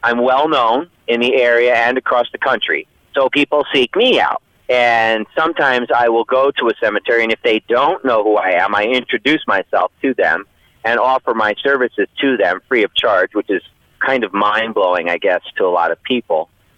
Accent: New York, United States; I am originally from New York, so I think I can pull this off.

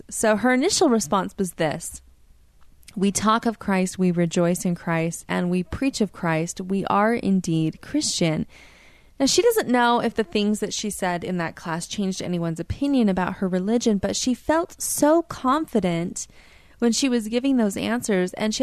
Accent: Utah, United States; my next station, also not in my home state of Utah

